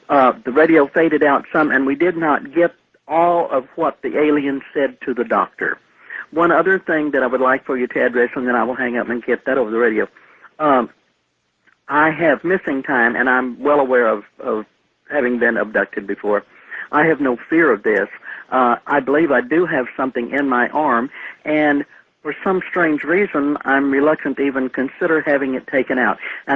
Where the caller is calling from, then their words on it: Texarkana, Texas, United States; I'm calling from Texarkana, Texas.